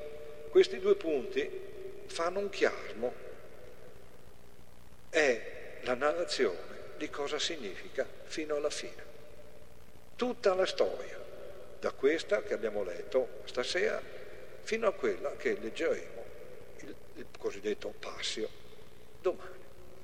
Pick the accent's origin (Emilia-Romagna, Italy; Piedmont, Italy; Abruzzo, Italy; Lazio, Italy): Lazio, Italy; Rome; Ma mica sono romani, io vengo da Roma, no, per esempio.